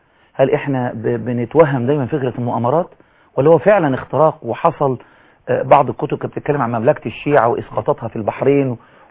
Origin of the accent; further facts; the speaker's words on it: Egypt; وعادي عندنا في مصر مفيش قوانين تتحرك من اجل ده؟